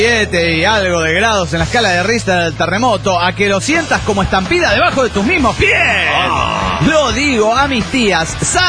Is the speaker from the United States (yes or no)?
yes; Phoenix, Arizona, United States; de Phoenix, Arizona.